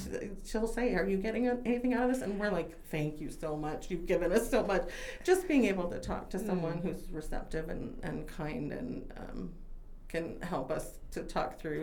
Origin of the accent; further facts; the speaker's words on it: California, United States; also born or lived in Colorado; The I grew up in California and I lived in Colorado, so I had the ocean, then I had the Rocky Mountains. And then I came here, and I have both.